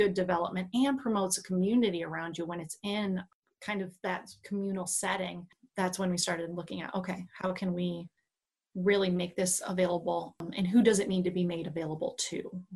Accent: Michigan, United States; now in Cincinnati, United States; I'm from Northern Michigan, but I've been in Cincinnati for well over a decade now

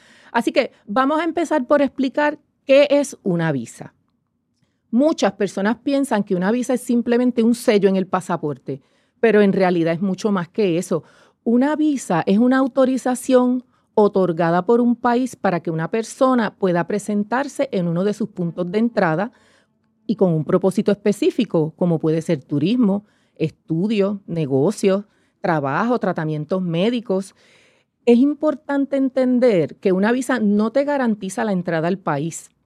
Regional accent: Puerto Rico; somos de aquí, practicamos la cultura puertorriqueña, hablamos como puertorriqueños

